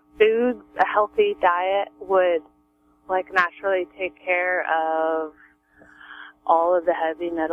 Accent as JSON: {"language": "English", "town": "Laytonville", "region": "California", "country": "United States", "said": "Hi, I'm from Laytonville."}